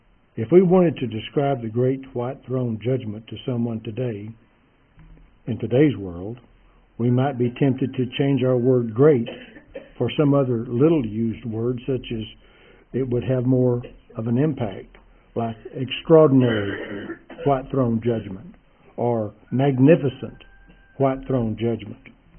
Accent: Texas, United States; As a Texan, I'd like to just deviate for a moment to something that's a puzzlement, as they say. White horses. I was raised on a ranch, and I became very close to horses.

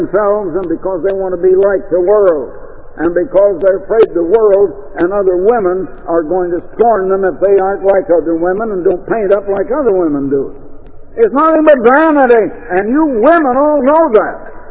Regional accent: Iowa, United States; now in Oregon, United States; when we came out to Oregon in 1924, and when we came from Iowa, and when we arrived out in Oregon

